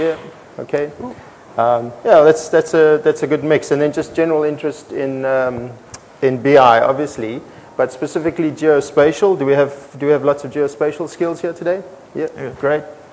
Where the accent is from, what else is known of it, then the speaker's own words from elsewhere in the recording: Browns Bay, Auckland, New Zealand; accent: Browns Bay; yes, my accent is, in fact, Browns Bay.